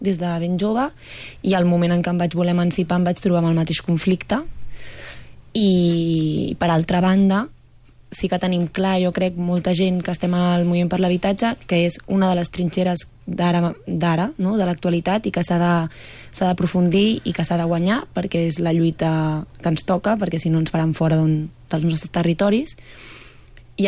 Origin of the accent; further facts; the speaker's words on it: Barcelona, Catalonia, Spain; jo sóc de Barcelona tota la vida, de Gràcia, de fet, del barri de Gràcia